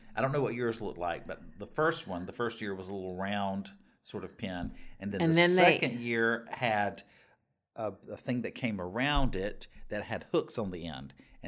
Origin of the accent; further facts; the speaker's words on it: North Carolina, United States; now in Texas, United States; I grew up in North Carolina, and there seem to be more of them there than there are, at least in this part of Texas.